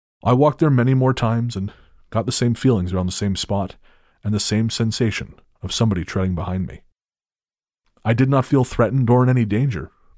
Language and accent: English; Latvia; English is a second language; My hometown in Latvia is bisected by a river